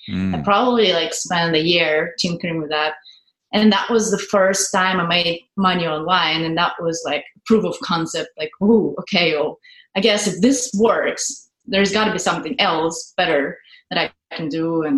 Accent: Russia; English is a second language; moved away as an adult; now in United States; And then I'm from Russia. And once I finished my degree, I moved to the United States.

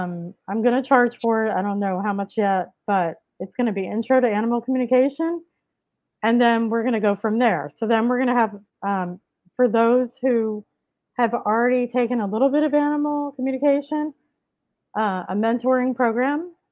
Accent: Florida, United States; I decided I was moving back off the island to Florida, because I'm from Florida.

